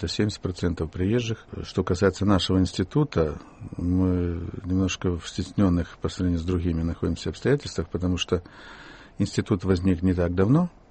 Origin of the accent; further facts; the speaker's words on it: Ukraine; moved away as an adult; я из провинции приехал, я вырос, родился на Украине, уже поступал в Москву, в ВУЗ поступал, а училище и школу заканчивал там.